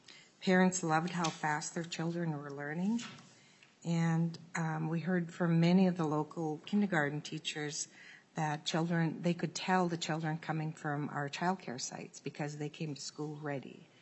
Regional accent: White Earth, Minnesota, United States; I'm from White Earth. I'm a tribal member

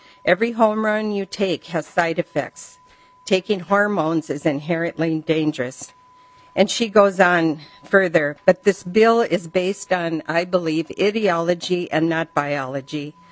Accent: Rochester, Minnesota, United States; I'm from Rochester, Minnesota

